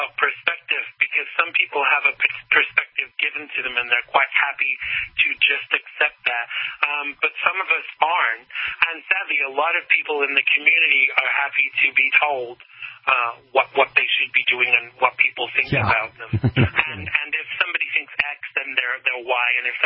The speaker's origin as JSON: {"language": "English", "country": "United States", "said": "not just as a person, as an American, as a gay person, as a Christian"}